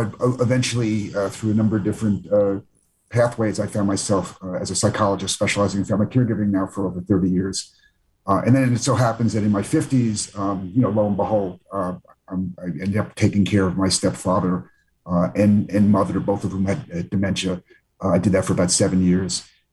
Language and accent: English; Queens, New York, United States; So I grew up in Queens, New York.